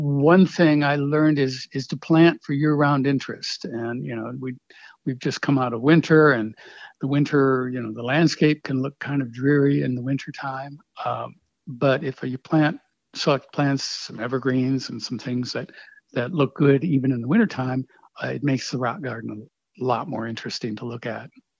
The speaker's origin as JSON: {"language": "English", "region": "Florida", "country": "United States", "tie": "born or raised there", "said": "I grew up down in South Florida where we really didn't have the sort of rocks or the sort of landscape that would lend itself to a rock garden."}